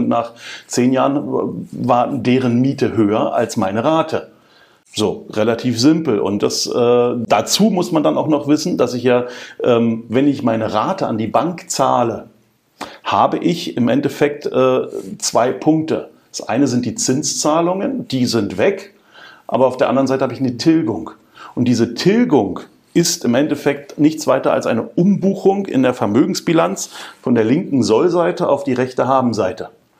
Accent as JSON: {"language": "German", "region": "Brandenburg", "country": "Germany", "tie": "born or raised there", "lives_now": "Berlin, Germany", "said": "44, lebe jetzt in Berlin, bin nördlich von Berlin geboren, aufgewachsen, am Rand von Berlin."}